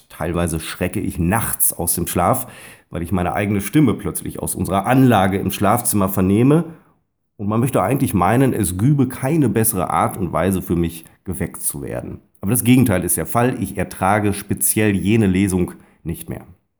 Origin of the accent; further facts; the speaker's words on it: North Rhine-Westphalia, Germany; accent: Westphalian; jedoch stieß mein westfälischer Dialekt auf Ablehnung. Dieses Dialektes war ich mir bis dato nie bewusst.